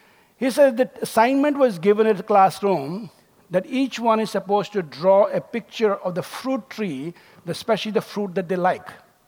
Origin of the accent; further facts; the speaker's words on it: India; born there; My father was born in what now we call Pakistan, and I was born in India. When we were growing up, I had to learn Urdu to speak to my father. I had to learn Punjabi to speak to my mother. I had to learn Pashto to speak to my grandmother.